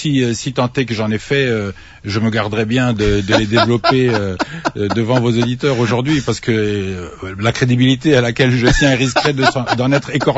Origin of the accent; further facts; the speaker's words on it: Kisangani, Tshopo, DR Congo; Nous sommes originaires de Kisangani ou pas loin de Kisangani.